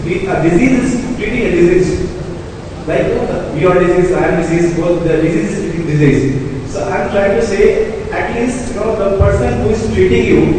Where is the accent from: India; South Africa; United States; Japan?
India; Ayodhya, Uttar Pradesh; I come from Ayodhya, so I know the story.